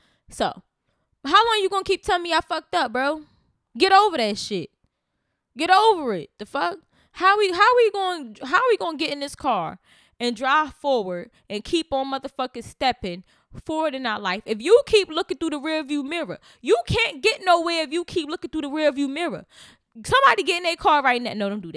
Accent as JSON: {"language": "English", "town": "Newark", "region": "New Jersey", "country": "United States", "tie": "born or raised there", "said": "And growing up in Newark, or East Orange, whatever one you want to, you know, use. Newark, I'm gonna say this. Growing up in North Jersey"}